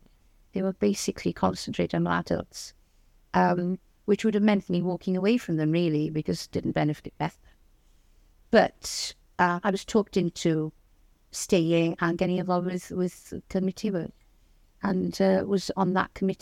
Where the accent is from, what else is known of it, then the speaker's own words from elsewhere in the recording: Wales, United Kingdom; also born or lived in Cardiff; I was born and bred in West Wales, actually where I live now is about 5 minutes from where I was brought up, in Sandyfyrio. I moved to Cardiff to do some work, and then, was there for, I had my two children and came back here with the whole family